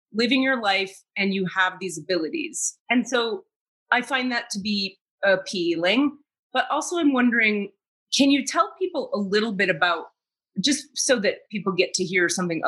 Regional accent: Miami, Florida, United States; I'm from Miami, so I have like a connection to the Cuban culture.

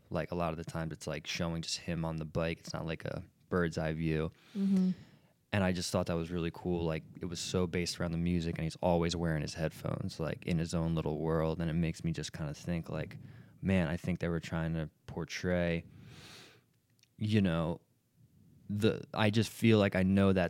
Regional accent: New Jersey, United States; And like we grew up in Jersey, 40 minutes from Manhattan.

